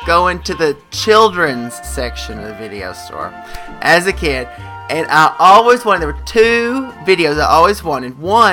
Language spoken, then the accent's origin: English; New York City, New York, United States; I didn't realize to my New Yorker ears, my hometown of New York, where I grew up, you know, I just am so used to different accents of every kind.